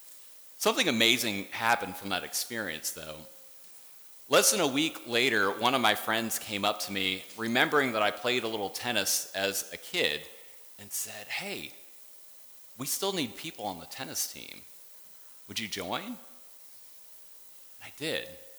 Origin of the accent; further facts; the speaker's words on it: Michigan, United States; Many of you know I grew up in the Midwest in a small-ish town in central Michigan. In my town, baseball was the sport of choice.